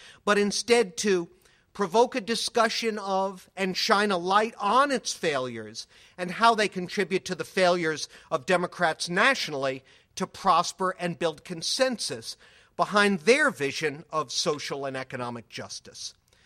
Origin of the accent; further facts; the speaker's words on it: Massachusetts, United States; culture of Massachusetts, there really isn't any delight even implied in any portion of it. I love my home state.